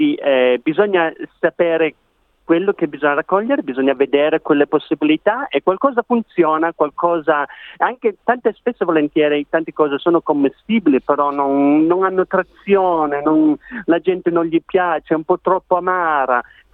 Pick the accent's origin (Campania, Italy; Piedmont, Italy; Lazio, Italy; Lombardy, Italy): Piedmont, Italy; io sono nato e cresciuto in provincia di Torino, in una cascina delle mucche da latte, quindi noi si andava in giro a raccogliere le erbe selvatiche